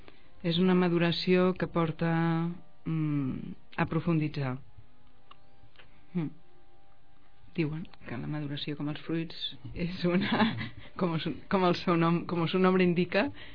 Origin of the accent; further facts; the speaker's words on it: Barcelona, Catalonia, Spain; moved away as an adult; jo vaig anar-me'n de Barcelona, que sempre sóc de Barcelona, jo sóc de ciutat